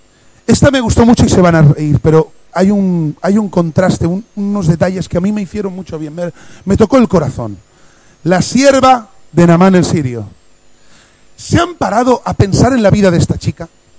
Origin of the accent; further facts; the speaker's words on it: Catalonia, Spain; porque yo soy catalán, mi mujer es catalana, pero el niño parece de Aragón.